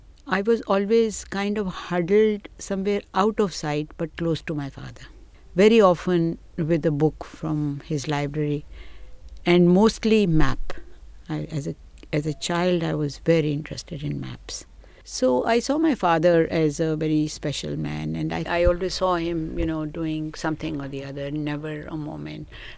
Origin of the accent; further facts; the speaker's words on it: Delhi, India; born there; So it was the year before partition, and I was born in Delhi. Then my parents were from Punjab.